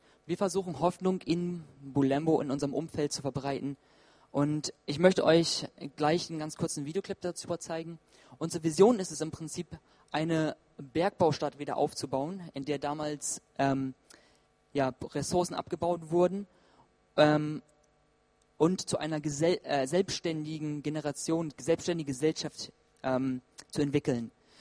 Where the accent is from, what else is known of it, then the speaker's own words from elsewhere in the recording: Eswatini; Bei uns in Swasiland